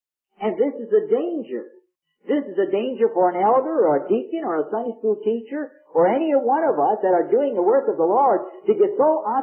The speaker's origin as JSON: {"language": "English", "town": "Minneapolis", "region": "Minnesota", "country": "United States", "tie": "born or raised there", "said": "Now, when we were raised in Minneapolis, I guess we had it backwards, but we always said breakfast, dinner, and supper."}